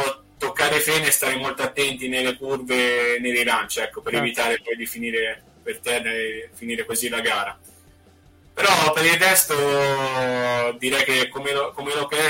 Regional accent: La Spezia, Liguria, Italy; sono di La Spezia e mi alleno qua nelle diverse strutture che offre questo luogo qua.

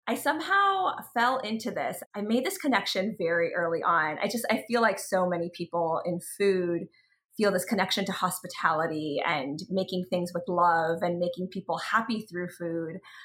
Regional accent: Charlotte, North Carolina, United States; I grew up in North Carolina, in Charlotte.

